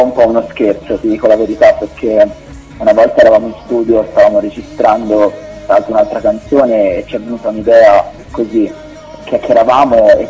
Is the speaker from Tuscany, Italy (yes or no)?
yes; Florence, Tuscany, Italy; io e Mattia siamo di Firenze